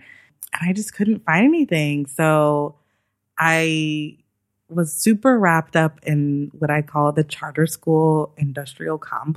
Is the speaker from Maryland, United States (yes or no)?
no; Los Angeles, California, United States; also born or lived in New York; So I got introduced to the library because I used to live in New York. I'm from Los Angeles, but I went to New York for grad school.